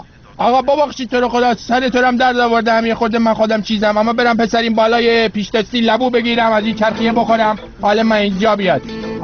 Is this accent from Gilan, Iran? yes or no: yes; Rasht, Gilan, Iran; من بچه رشتم، من یه زمانی ما توی رشت برای خودمون گنجلاتی بودیم